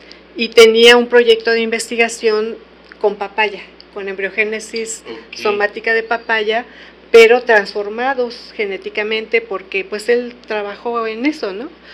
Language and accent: Spanish; Yautepec, Morelos, Mexico; Bueno, yo siempre he vivido en Yautepec.